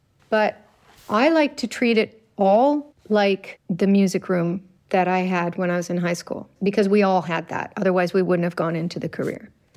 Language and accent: English; Nova Scotia, Canada; in this little village where I grew up in Nova Scotia.